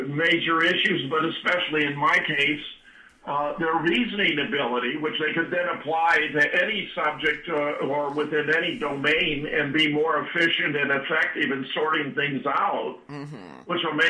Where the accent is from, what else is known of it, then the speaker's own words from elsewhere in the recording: Pasadena, California, United States; born there; My history goes back to California, Maria, where I was born in Pasadena.